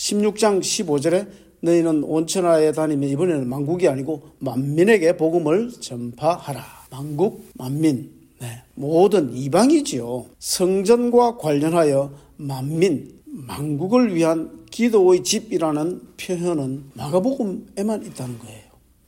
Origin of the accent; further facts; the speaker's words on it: Busan, South Korea; 제가 부산에서 자랐는데 일본하고 가깝기 때문에 일본의 말 잔재가 굉장히 많습니다.